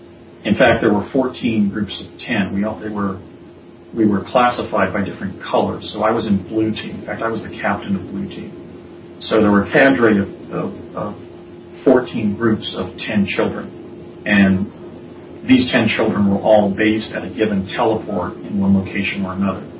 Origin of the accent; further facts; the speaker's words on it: New Jersey, United States; and I remember stating that I was from New Jersey.